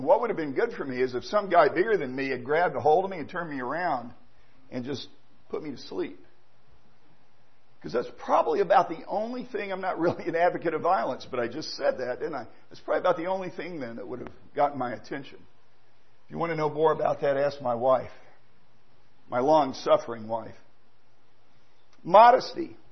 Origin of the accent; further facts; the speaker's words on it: Tennessee, United States; born there; I was born in Tennessee. Not insulting my state.